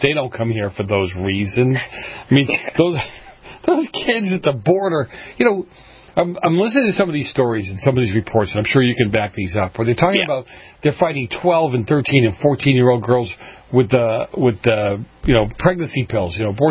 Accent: New England, United States; Look at growing up in New England.

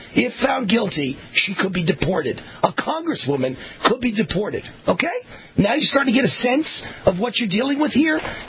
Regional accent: Nevada, United States; like the one just recently caught in northern Nevada, my home state, caught in the Lake Tahoe area, Reno, Lake Tahoe

